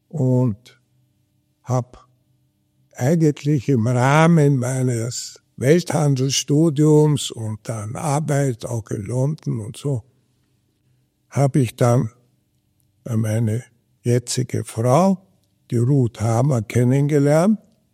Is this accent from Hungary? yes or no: yes; Hungary; dass ich als Ungar und als Pusterkind eigentlich doch ganz gut Skifahren erlernen durfte.